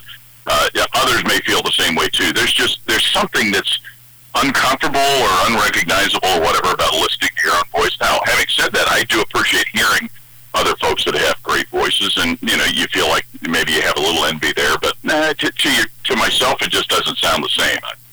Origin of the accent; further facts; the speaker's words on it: Cincinnati, Ohio, United States; Well, I grew up in Cincinnati, Ohio. And, you know, my father was from Cincinnati. My mother was from the Columbus area.